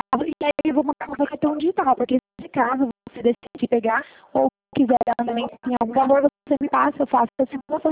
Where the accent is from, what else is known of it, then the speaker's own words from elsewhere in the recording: Campo Limpo Paulista, São Paulo, Brazil; Nós somos aqui de Campo Limpo Paulista, bem perto.